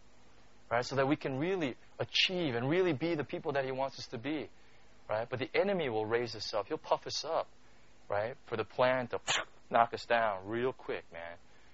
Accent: United States; you know, like I grew up in the States, and so, you know, I grew up watching sports

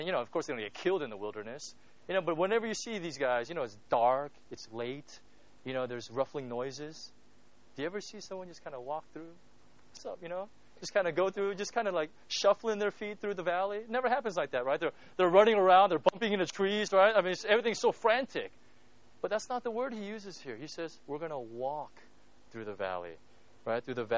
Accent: California, United States; I'm from California, right? California is basically one big glorified desert, you know?

